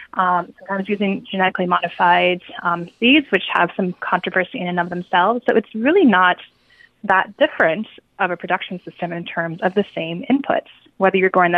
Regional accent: Great Plains, United States; You know, I come from the Great Plains, and there are places where it's too dry and too rugged to really plant crops

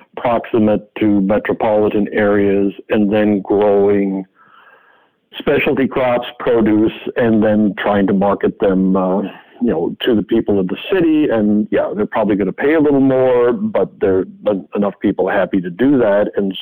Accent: Minnesota, United States; it reminds me of my days growing up in Minnesota

